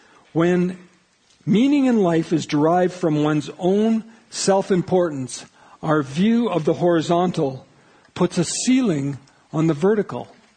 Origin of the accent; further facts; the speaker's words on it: Sylvan Lake, Alberta, Canada; When I was growing up in Sylvan Lake, there was a guy that was a couple of years older than me